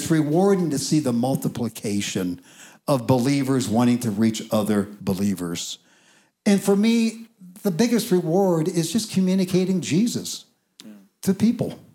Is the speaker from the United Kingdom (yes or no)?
no; Ireland; I could have easily gotten off and been really weird because I'm Irish and I can be weird.